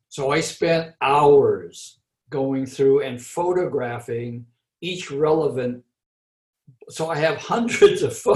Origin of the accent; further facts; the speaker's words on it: California, United States; English is a second language; So I grew up on Harrison Street between 7th and 8th Street into this Chinese-speaking household. So I didn't start learning English really until I went to Lincoln School in the mid-40s.